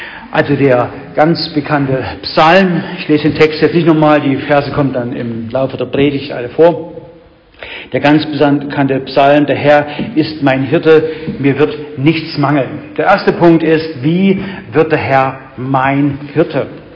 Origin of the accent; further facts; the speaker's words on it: Bautzen, Saxony, Germany; Ich komme aus Bautzen, bin im christlichen Hilfswerk angestellt. Bin zuweilen hier in der Gegend, in Tauscha bei Penich.